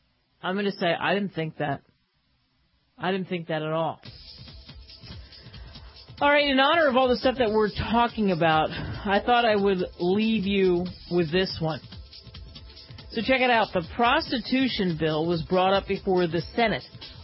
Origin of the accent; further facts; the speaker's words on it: United States; I love living in this country. I love being an American.